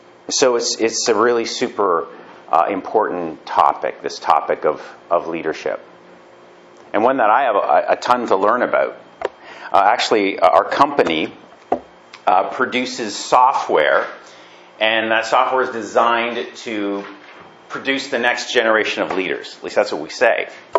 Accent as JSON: {"language": "English", "town": "Burlington", "region": "Ontario", "country": "Canada", "tie": "born or raised there", "said": "I grew up in Burlington. I don't know if you knew that. I actually went to high school at Appleby and New. Back then it was called Lord Elgin."}